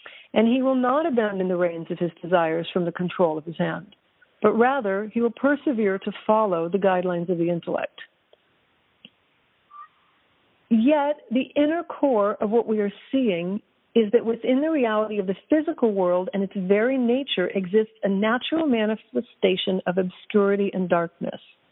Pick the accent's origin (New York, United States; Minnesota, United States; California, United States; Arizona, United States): California, United States; being Californian and being 50, yoga's been in my life for a long, long time